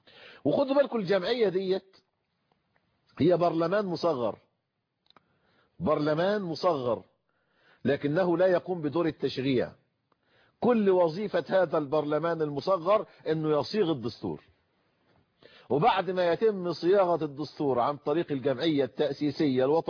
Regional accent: Egypt; احنا عمرنا في مصر يا اخواننا من سنة 23 وما قبلها الى اليوم

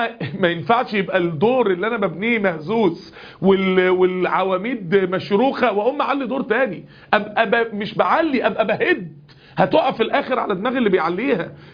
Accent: Kirkuk, Kirkuk Governorate, Iraq; احنا من كركوك جمهورية العراق

